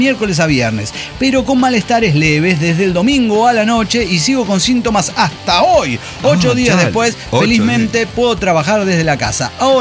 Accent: Seattle, Washington, United States; Soy de Seattle, Washington

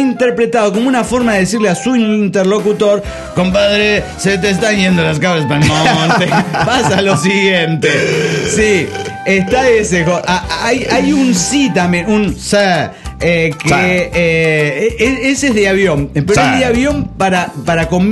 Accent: Los Cabos, Baja California Sur, Mexico; de los Cabos Baja California, Sur de México.

